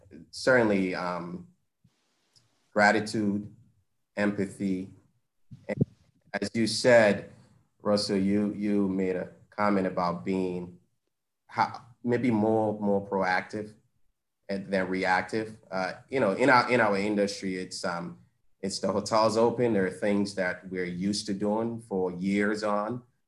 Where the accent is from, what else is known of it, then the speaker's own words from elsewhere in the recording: Liberia; now in Providence, United States; I am from the East Coast, by the way of, well, you're, you know, born and raised in West Africa, Liberia. Okay. Migrated to Providence. That's home for my folks. My brothers all live there up to now.